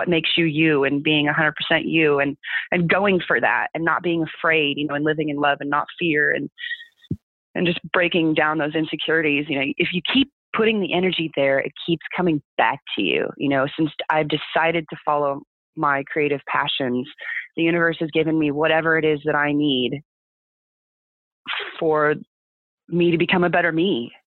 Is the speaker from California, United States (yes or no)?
yes; California, United States; It was super crazy because I'm born and raised in California, not Northern, Southern. And so returning to my home state for the first time in years